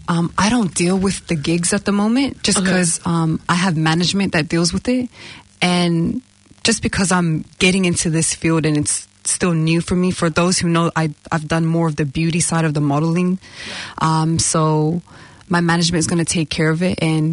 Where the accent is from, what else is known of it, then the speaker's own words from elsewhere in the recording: Salt Lake City, Utah, United States; I was raised in America, and yeah, so shout out to Glendale 104, Salt Lake City. That's where I'm from.